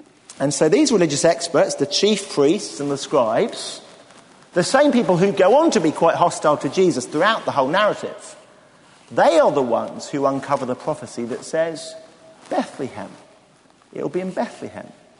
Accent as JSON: {"language": "English", "town": "Bedford", "region": "East of England", "country": "United Kingdom", "tie": "born there", "said": "was supposed to be born in Cambridge, in the maternity hospital there, but I arrived 2 weeks early during a dinner party, and so I was born in Bedford."}